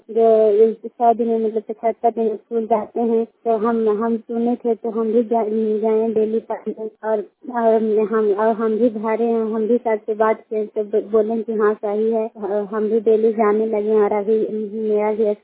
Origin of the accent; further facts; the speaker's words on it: Kalyanpur, Bihar, India; घर कल्याणपुर वाली बेलसी पंचायत प्रखंड चंडी से निवासी हूँ।